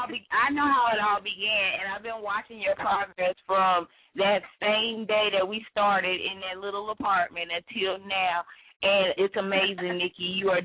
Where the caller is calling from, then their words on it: Raleigh, North Carolina, United States; I'm calling from Raleigh.